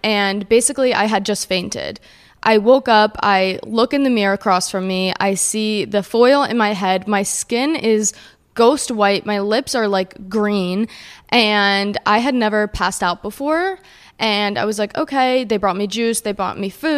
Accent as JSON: {"language": "English", "region": "New Jersey", "country": "United States", "tie": "born or raised there", "said": "I grew up in New Jersey and my stepmom goes to this hair salon in the city."}